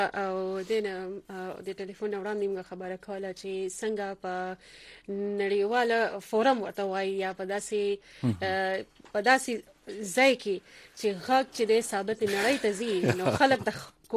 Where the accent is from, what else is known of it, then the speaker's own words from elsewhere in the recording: Sindh, Pakistan; زه اکثر از په سند کې پیدا لوي شوی